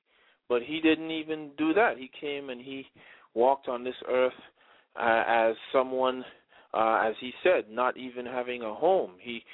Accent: St. Thomas, U.S. Virgin Islands; born there; Well, I was born on the island of St. Thomas

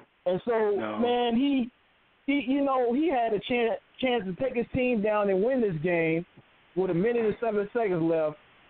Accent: Chicago, Illinois, United States; Look, man, I'm from the Chicago area.

